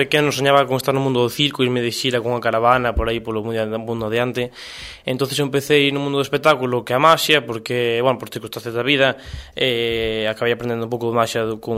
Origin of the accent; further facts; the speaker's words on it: Sarria, Galicia, Spain; Eso es, son de Sarria, Lugo.